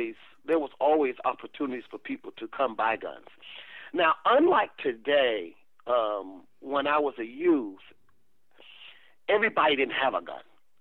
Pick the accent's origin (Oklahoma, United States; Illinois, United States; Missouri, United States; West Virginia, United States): Illinois, United States; Chicago; So I was born and raised in Chicago.